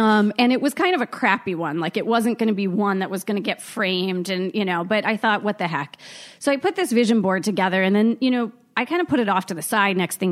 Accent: Baltimore, Maryland, United States; moved away as an adult; now in Boca Raton, United States; I'm a Baltimore girl, you know, born and raised in the Baltimore area.

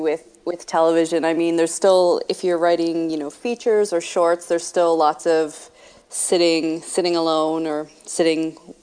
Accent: Halifax, Nova Scotia, Canada; That's right, yeah, born and raised in Halifax.

